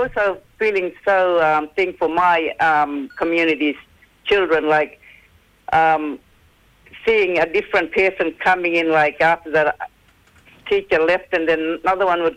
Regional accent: Hopewell, Queensland, Australia; And I've lived in Hopewell all my life. I grew up here.

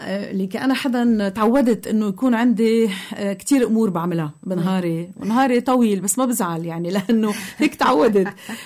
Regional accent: Lebanon; أنا امرأة لبنانية ببلد لبنان

